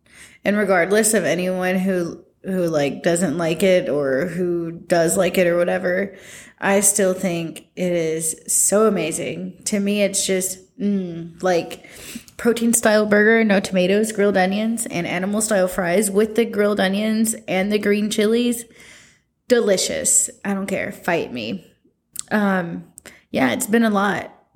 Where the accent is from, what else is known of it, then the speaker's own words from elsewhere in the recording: California, United States; born there; also born or lived in Alabama; I had just moved here from Alabama, but that I was born in California.